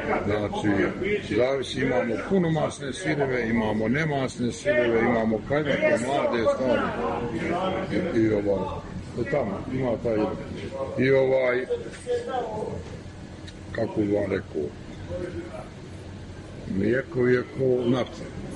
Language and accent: Serbian; Gacko, Republika Srpska, Bosnia & Herzegovina; Ja sam rodom tamo od Gacka, selo je do Izgori. 100 km je davde.